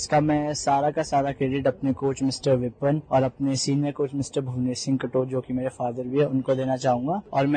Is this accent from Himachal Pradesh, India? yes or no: yes; Mahila, Himachal Pradesh, India; और मैं हिमाचल प्रदेश के चंबा डिस्ट्रिक्ट के छोटे से गांव महिला का रहने वाला हूं।